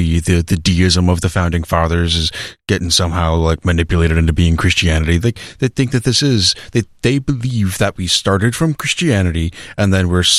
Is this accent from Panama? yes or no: no; New York, United States; also born or lived in Florida; To clarify for people, I'm from New York. Lived in Florida before I moved here.